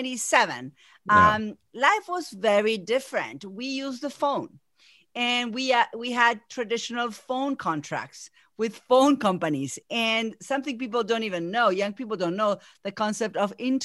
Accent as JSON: {"language": "English", "region": "Buenos Aires", "country": "Argentina", "moved": "as an adult", "lives_now": "United States", "said": "I moved from Buenos Aires, which is a city, to south of Boston in a beautiful area by the coast."}